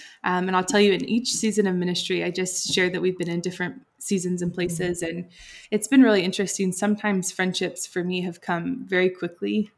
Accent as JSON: {"language": "English", "region": "Kansas", "country": "United States", "said": "I'm originally from Kansas."}